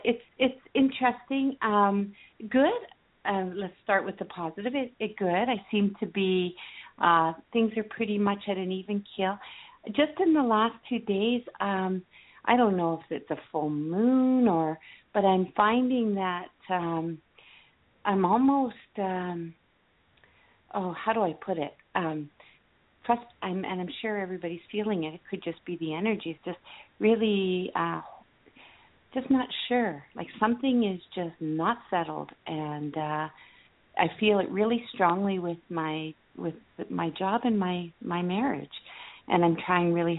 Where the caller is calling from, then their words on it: Canada; I'm calling you from Canada.